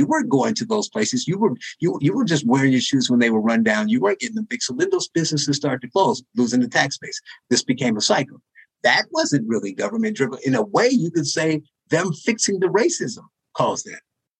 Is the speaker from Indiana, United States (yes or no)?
yes; Gary, Indiana, United States; So I was born and raised in Gary, Indiana.